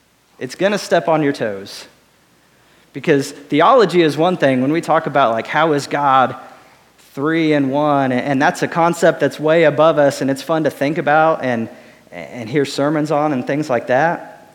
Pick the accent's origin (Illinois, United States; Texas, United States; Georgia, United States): Illinois, United States; I grew up in Illinois, and so my mom and dad will send me messages and stuff about things that are going on back home occasionally.